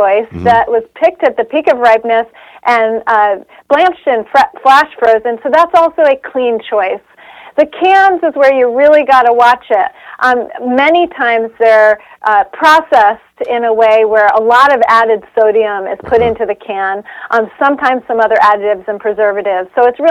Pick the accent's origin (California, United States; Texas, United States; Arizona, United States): California, United States; San Diego; now in New York City, United States; I'm currently in New York City, but I'm from San Diego.